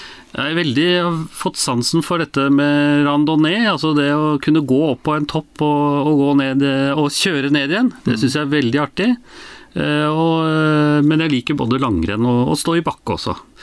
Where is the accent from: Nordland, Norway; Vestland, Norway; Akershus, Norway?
Akershus, Norway; Jessheim; also born or lived in Telemark; Jeg var I en situasjon hvor jeg hadde vært I Telemark I 18 år. Jeg kom jo opprinnelig, og min familie, jeg og min familie, vi kom jo opprinnelig fra Romerike, fra Jessheim. Og så hadde vi som sagt vært 18 år I Telemark